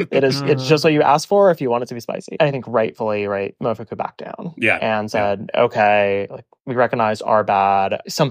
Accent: Midwest, United States; But growing up in the Midwest, we had both.

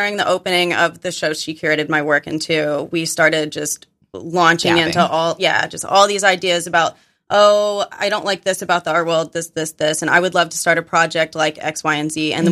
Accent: Arkansas, United States; It's because I'm from Arkansas. There's only like three people

